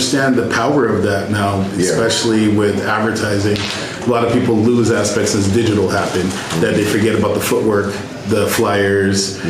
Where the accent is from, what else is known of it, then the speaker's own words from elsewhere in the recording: Winnipeg, Manitoba, Canada; I grew up in Winnipeg. So it's like, I grew up in a very similar area.